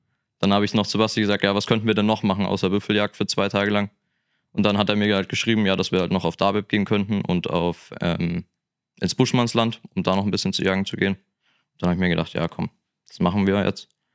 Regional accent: Bavaria, Germany; ich komme aus dem Süden von München

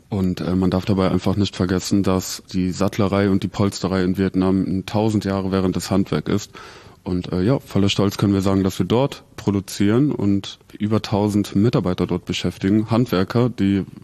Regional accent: Cologne, North Rhine-Westphalia, Germany; now in Zurich, Switzerland; Natürlich ist es als Kölner schwierig, aus Köln wegzuziehen. Das ist eine lebenswerte Stadt.

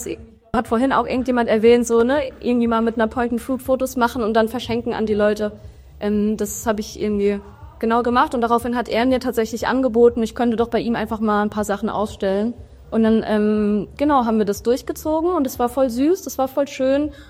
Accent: Homburg, Saarland, Germany; ich bin 25 Jahre alt und ich komme aus Homburg, ist ungefähr eine halbe Stunde hier von Saarbrücken.

